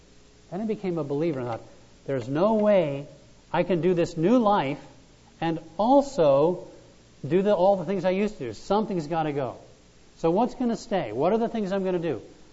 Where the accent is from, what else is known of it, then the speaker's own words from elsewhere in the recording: Connecticut, United States; I said, well, I grew up in Connecticut and I'm going to college in Massachusetts.